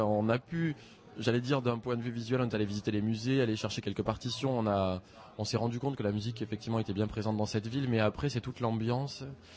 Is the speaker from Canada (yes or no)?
no; France; en tant que Français